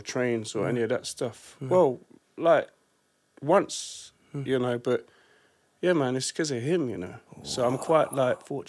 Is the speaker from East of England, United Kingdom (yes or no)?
no; London, United Kingdom; where I grew up in North London, Tufnell Park